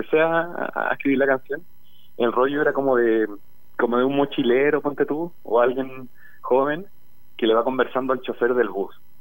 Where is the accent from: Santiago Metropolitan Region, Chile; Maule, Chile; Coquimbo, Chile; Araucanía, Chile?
Araucanía, Chile; Temuco; yo soy del sur, soy de Temuco, y allá todavía las micros te entregan un boletito de esa calaña.